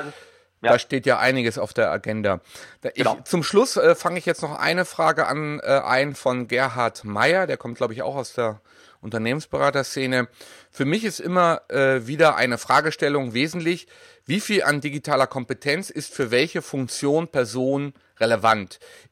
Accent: Berlin, Germany; in meiner alten Heimat Berlin

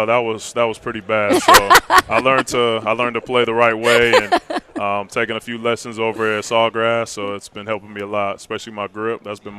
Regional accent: Oakland, California, United States; I grew up in Oakland, as most of y'all know, Oakland, California, and grew up in a single mother household

